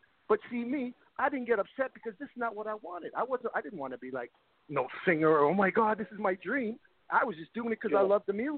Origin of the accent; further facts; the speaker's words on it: Toronto, Ontario, Canada; What happened was, when I grew up in Toronto, and then I started getting a little trouble.